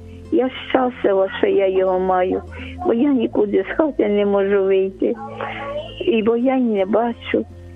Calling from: Kyiv, Ukraine; я з Києва, з Оболоні.

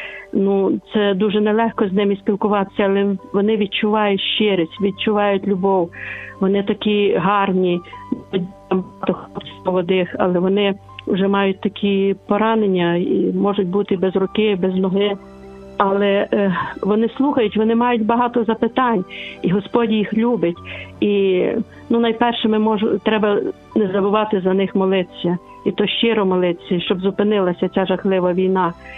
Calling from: Lviv, Lviv Oblast, Ukraine; Добрий день, я зі Львова

